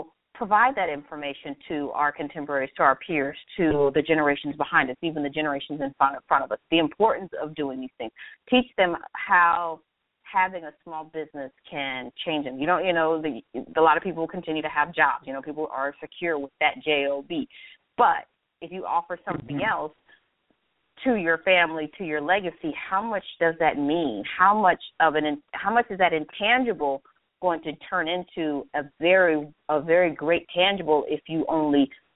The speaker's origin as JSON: {"language": "English", "region": "Maryland", "country": "United States", "said": "and I'm from Maryland, so I fully well know what DP's talking about"}